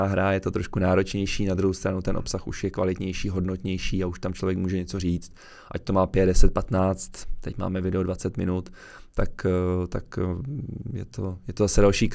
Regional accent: Prague, Czechia; já jsem z Prahy, tak je to složitý.

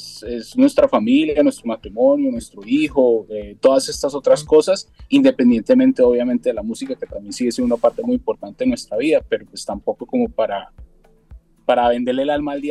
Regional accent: Colombia; now in United States; Yo soy colombiano.

